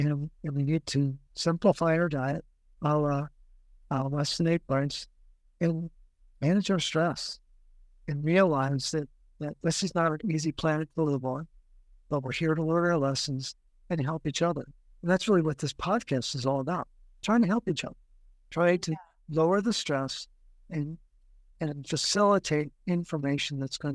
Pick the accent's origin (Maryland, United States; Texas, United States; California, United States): Maryland, United States; Baltimore; I grew up in Baltimore, Cleveland Dairy was the dairy that they deserved milk.